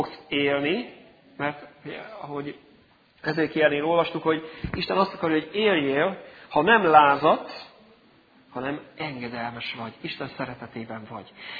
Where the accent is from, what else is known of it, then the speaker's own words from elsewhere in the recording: Hungary; mert én magyar vagyok